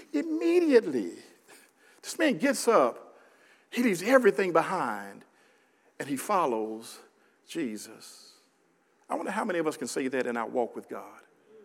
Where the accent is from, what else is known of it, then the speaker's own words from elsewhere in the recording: Memphis, Tennessee, United States; I'm from Memphis.